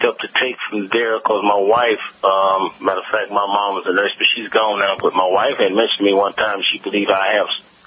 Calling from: Hillsboro, Texas, United States; also born or lived in Houston; So I'm in Texas, and I moved from Houston to Hillsboro, Texas.

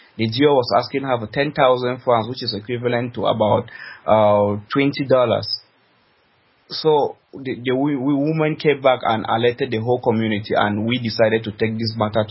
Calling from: Bambui, North-West Region, Cameroon; No, I'm not calling from Bamenda. I'm calling from Bambui, just some few miles from Bamenda.

